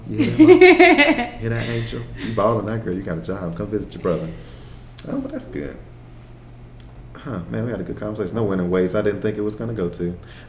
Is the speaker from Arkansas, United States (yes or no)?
no; Chicago, Illinois, United States; Okay, I'm out from Chicago, and I asked all my friends to come out.